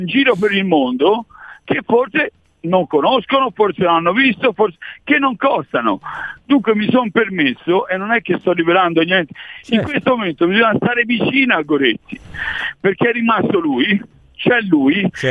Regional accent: Florence, Tuscany, Italy; lo dico da fiorentino

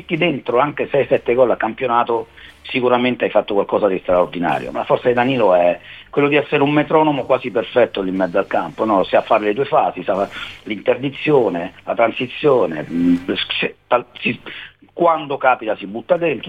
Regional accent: Rome, Lazio, Italy; io sono di Roma, lo conosco da quando è piccolino

